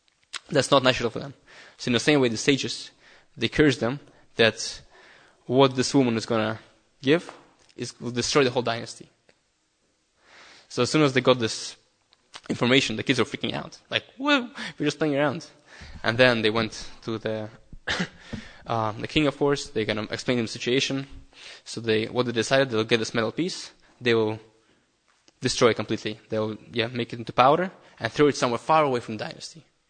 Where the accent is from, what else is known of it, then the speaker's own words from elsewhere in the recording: Russia; I grew up in Russia